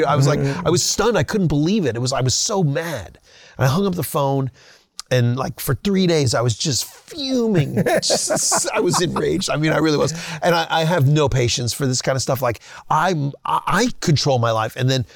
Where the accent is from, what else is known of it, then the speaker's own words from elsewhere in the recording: Binghamton, New York, United States; now in Athens, United States; We came from Binghamton, New York and Long Island to play and live in Athens.